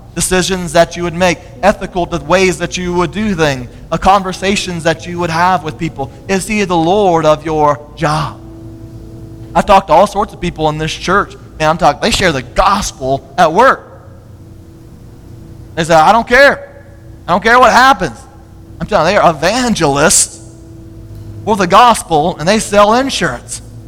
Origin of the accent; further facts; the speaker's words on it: Florida, United States; now in Tucson, United States; Being a Baptist pastor in Tucson, Arizona, when I grew up in Florida, was not on my radar screen.